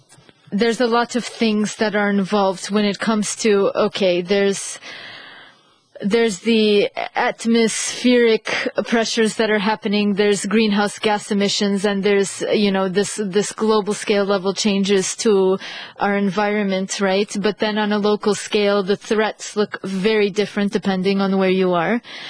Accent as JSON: {"language": "English", "country": "United States", "said": "I'm from the States, and when I think about the States, I'm thinking about agriculture"}